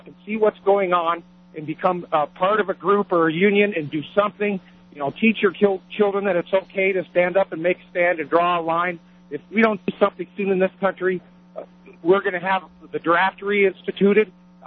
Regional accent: Denver, Colorado, United States; I was born and raised here in Denver, and I actually went to Random High School where they had that protest yesterday

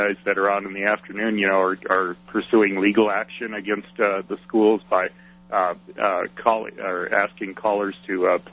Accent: Longmont, Colorado, United States; I grew up in Longmont, and it's really sad to see what's happening here.

